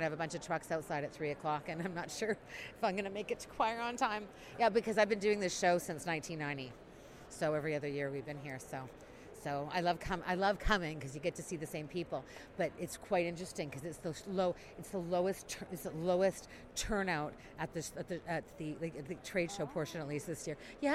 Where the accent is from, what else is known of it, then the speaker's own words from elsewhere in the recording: Vancouver, British Columbia, Canada; born there; I was born in Vancouver. I'm fifth generation Vancouverite.